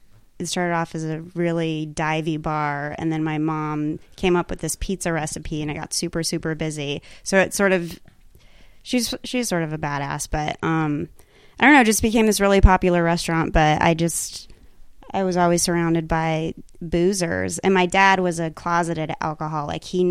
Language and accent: English; Pueblo, Colorado, United States; I grew up in Pueblo, Colorado.